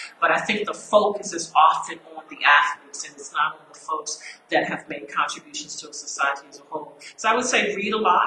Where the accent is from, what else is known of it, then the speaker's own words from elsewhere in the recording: United States; Although I'm Black American, wherever I am, I try to represent and celebrate.